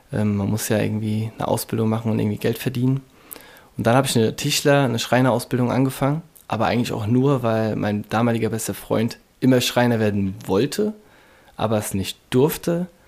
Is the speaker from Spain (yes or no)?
no; Roxheim, Rhineland-Palatinate, Germany; Ich bin aufgewachsen in Roxheim, das ist in der Nähe von Bad Kreuznach bei Mainz, eine nahe Weinregion.